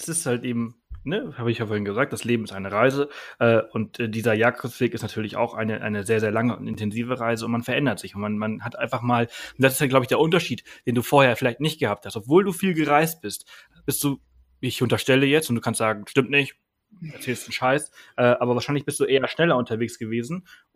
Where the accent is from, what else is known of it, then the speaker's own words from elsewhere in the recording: Balearic Islands, Spain; ich bin ein Dorfkind, ich bin wirklich auf dem Land aufgewachsen, 6 Kilometer in jeden anderen Ort, mit also 3 Häuser um mich herum, so bin ich auf Mallorca aufgewachsen